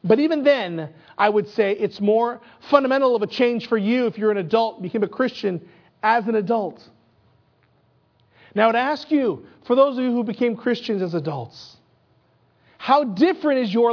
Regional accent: United States; I'm Chinese American. My parents are from Taiwan. I am Chinese. I'm Chinese through and through, but I'm also torn because I'm raised in this country.

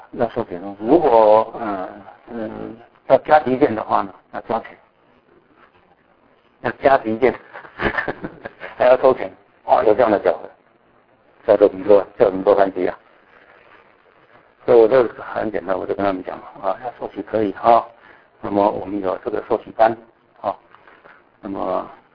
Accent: Taiwan; now in China; 我现在打字都是打简体字啊，我输入都是简体字，都是简体字。我现在的口音很多用的词甚至我回到台湾，我这里人会觉得很奇怪啊。

